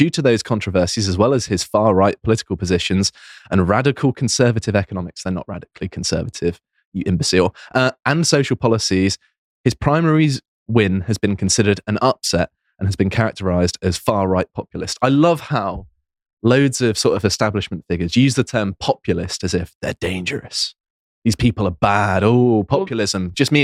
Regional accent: United Kingdom; please, I'm still British. I don't renounce my citizenship.

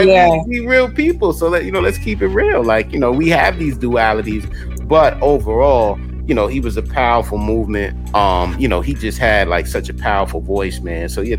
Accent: New York City, New York, United States; I grew up in Queens, New York. So coming from New York, everybody was like, yo, how you like

